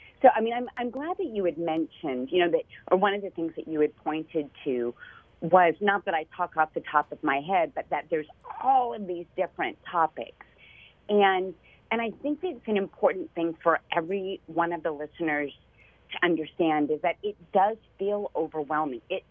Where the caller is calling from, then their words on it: Greensboro, North Carolina, United States; So I'm in Greensboro, North Carolina, so I'm calling from my lovely home office.